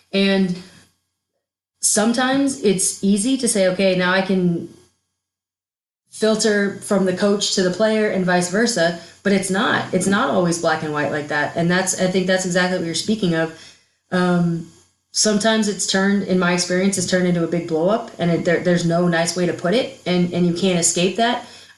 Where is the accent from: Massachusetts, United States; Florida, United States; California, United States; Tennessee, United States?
California, United States; now in Heidelberg, Germany; I'm from California, which, of course, everyone's like, what the heck are you doing here? But, you know, let's be real. Like, I was born and raised, went to college in California, had the California life.